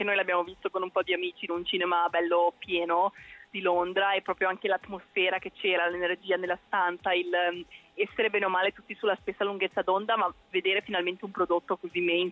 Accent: Liguria, Italy; l'hanno proiettato nel mio paesino, in Liguria, dove l'età media sono più o meno 70 anni e ci sono più o meno 800 abitanti.

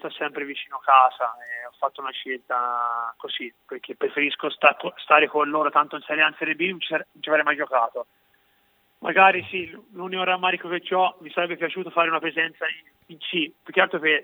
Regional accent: Cecina, Tuscany, Italy; also born or lived in Pontedera; No, io sono nato a Pontedera, sono di Cecina.

